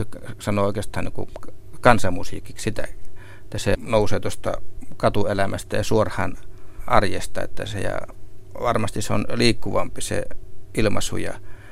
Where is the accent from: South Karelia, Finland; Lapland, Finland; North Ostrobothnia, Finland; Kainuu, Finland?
Lapland, Finland; mä tässä olen esiintymässä kotipuolessa tuolla Saamenmaassa